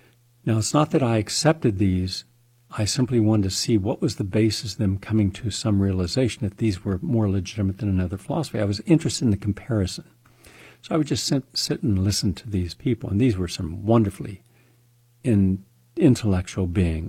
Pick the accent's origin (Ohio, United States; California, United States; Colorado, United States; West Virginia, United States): West Virginia, United States; I would just say, I'm from West Virginia. I'm just here.